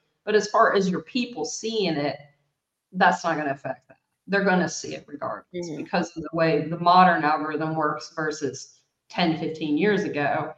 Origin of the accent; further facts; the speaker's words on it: United States; now in Portugal; I'm from the States, but I live in sunny Portugal.